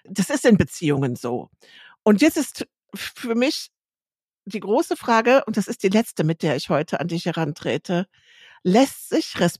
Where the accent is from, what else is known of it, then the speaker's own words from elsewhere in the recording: Lower Saxony, Germany; weil du mich jetzt hier als Ostfriesin mit deinen Emdenkenntnissen beeindrucken möchtest?